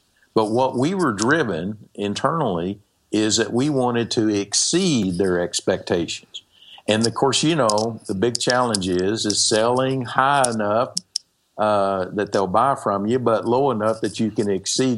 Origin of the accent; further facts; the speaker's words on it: Texas, United States; But got to remember, I'm from Texas. I'm a simple man with a simple mind here.